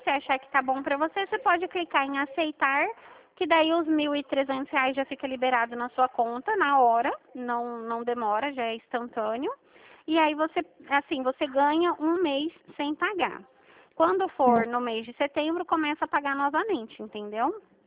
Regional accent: Dracena, São Paulo, Brazil; Eu sou de Dracena.

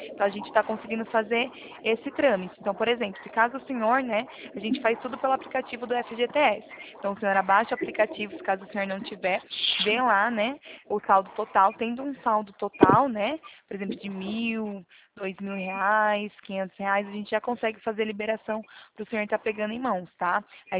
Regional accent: São Paulo, Brazil; Sou daqui do interior de São Paulo.

